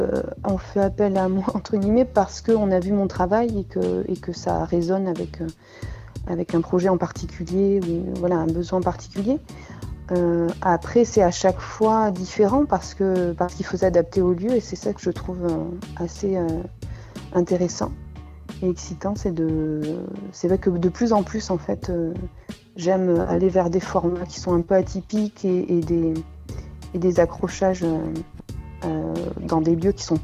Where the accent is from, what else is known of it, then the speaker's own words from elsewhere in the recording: Nouvelle-Aquitaine, France; Je suis une femme de 43 ans, j'élève ma fille. J'ai choisi, après pas mal de péripéties, de me réfugié dans mon pays d'origine, qui est le Béarn, et où je vis proche de la nature.